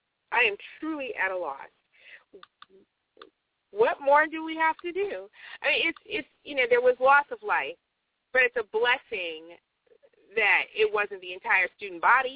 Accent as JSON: {"language": "English", "town": "San Diego", "region": "California", "country": "United States", "tie": "born or raised there", "said": "I was lucky growing up in San Diego because in the wintertime, it's still, you know, 65, 70 degrees"}